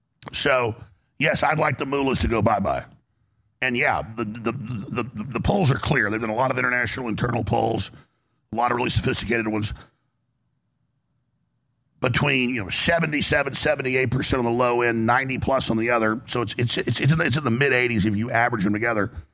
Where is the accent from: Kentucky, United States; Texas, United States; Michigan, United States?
Texas, United States; Dallas; When I grew up in Dallas, I had buddies. We did some motocross and football and all that and baseball.